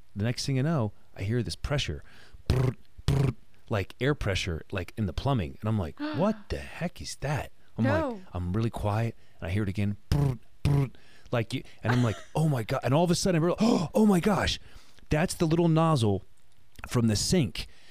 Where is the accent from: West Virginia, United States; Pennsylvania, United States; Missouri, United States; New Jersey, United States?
New Jersey, United States; I'm from New Jersey. Like I moved down to the Keys and I'm like, holy moly, this is crazy.